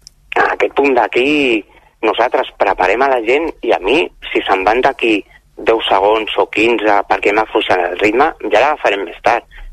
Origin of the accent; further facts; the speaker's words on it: Pineda de Mar, Catalonia, Spain; jo que sóc aquí del Maresme, la Pineda